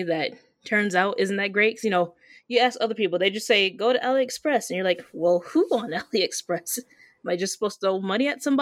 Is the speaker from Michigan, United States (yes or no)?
yes; Michigan, United States; now in Arizona, United States; I'm from Michigan, like the Battle Creek, Detroit area. Mm-hmm. But I live primarily in Arizona. I've moved around a lot, but I consider Arizona to be my home.